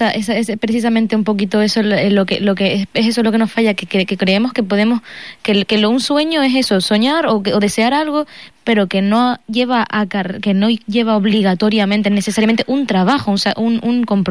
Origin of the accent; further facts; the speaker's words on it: Canary Islands, Spain; yo soy majorera, soy de aquí, y bueno, todas las islas son preciosas